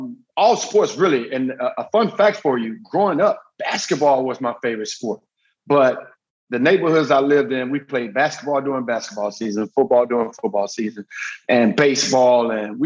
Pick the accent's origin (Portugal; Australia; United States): United States; Lufkin, Texas; So I first grew up in Lufkin, Texas, which is about 90 miles east of Houston.